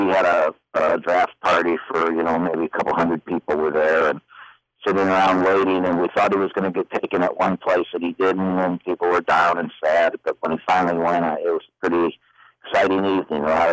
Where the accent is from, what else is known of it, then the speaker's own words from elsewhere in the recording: Ohio, United States; Well, no, I grew up in Ohio, but my dad played football at Michigan.